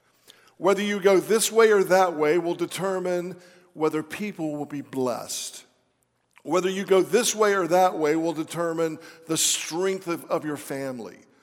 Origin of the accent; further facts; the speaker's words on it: North Carolina, United States; But when I was a little boy growing up in North Carolina, my pastor used to use this illustration